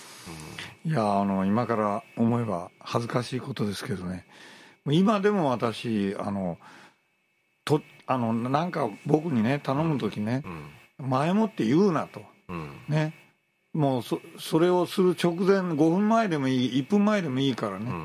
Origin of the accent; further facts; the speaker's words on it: Kyushu, Japan; で私は九州出身ですって言ったんですよ